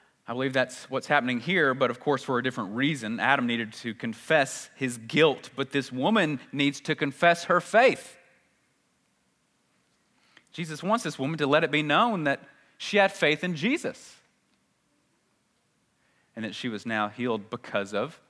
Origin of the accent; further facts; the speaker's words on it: Leeds, Yorkshire and the Humber, United Kingdom; I heard about a celebrity coming to my hometown once, Leeds